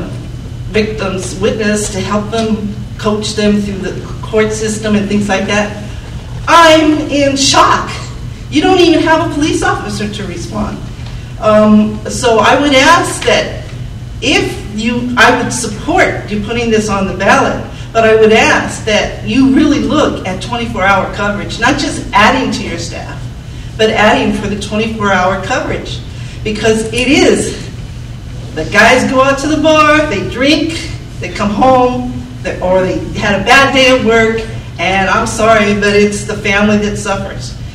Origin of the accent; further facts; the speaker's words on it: California, United States; I come from California, where they have that down to a T